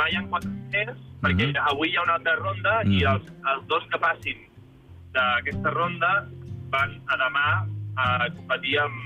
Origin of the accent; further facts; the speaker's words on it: Gelida, Catalonia, Spain; Al meu poble.